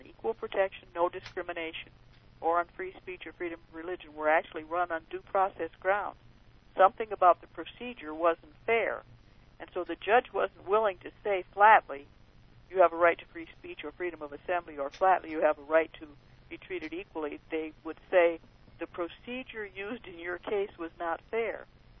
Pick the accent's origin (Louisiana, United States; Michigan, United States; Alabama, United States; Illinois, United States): Michigan, United States; I'm originally from Michigan